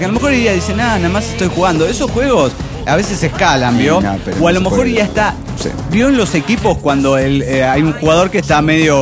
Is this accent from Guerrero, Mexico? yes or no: yes; Acapulco, Guerrero, Mexico; de Acapulco, Guerrero, México.